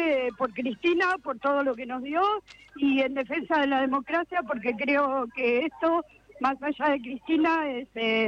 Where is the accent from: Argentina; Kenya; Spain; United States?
Argentina; Buenos Aires; De acá, de Capital.